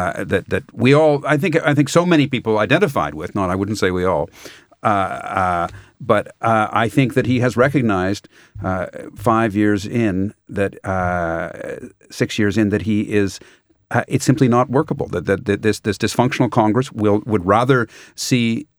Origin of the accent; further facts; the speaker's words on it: Canada; Yes, as a Canadian.